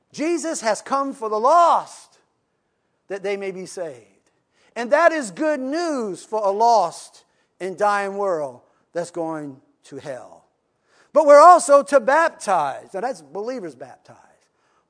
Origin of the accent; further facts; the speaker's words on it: Louisiana, United States; You see, when I first began in ministry, and I'm from South Louisiana, when I was young, you go to convenience stores or you go to hotels